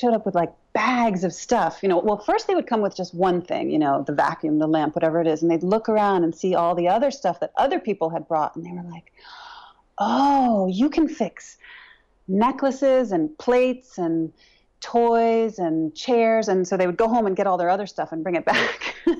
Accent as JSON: {"language": "English", "town": "Brooklyn", "region": "New York", "country": "United States", "tie": "born or raised there", "said": "When I grew up, I live in New York, and I grew up in Brooklyn, and when I was little, I used to go down to 7th Avenue with my mother."}